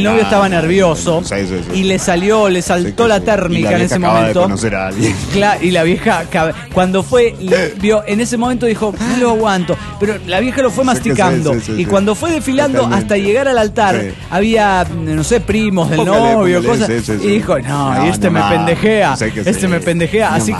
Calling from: Guadalajara, Jalisco, Mexico; de Guadalajara, Jalisco, México.

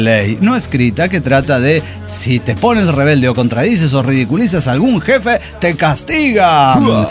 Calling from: Puebla, Mexico; de Puebla, México.

